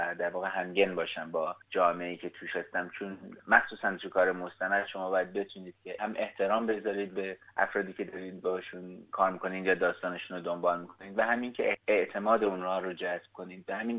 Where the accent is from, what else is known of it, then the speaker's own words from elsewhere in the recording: Iran; من خب زمان جنگ توی ایران بزرگ شدم و بودم